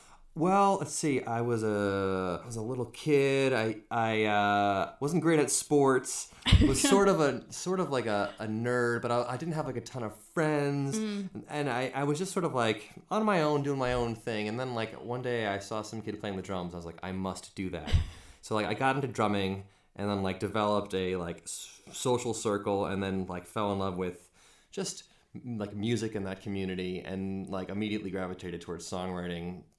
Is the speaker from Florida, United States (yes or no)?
no; New Jersey, United States; now in Brooklyn, United States; I was born in New York State, but grew up in New Jersey, and then, yeah, ever since going to college at NYU, and then I started teaching elementary school in Brooklyn.